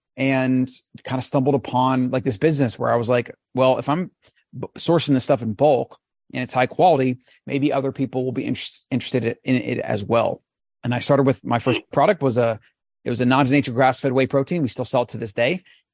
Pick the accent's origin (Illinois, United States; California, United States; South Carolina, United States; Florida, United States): Florida, United States; moved away; So I grew up in Florida, you know, always had entrepreneurial aspirations, started a juice bar, then a CrossFit gym